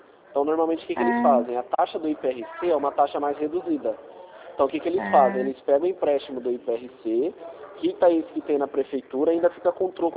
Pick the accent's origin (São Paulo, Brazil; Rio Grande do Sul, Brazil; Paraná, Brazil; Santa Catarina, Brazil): São Paulo, Brazil; Rio Claro; eu sou de Rio Claro.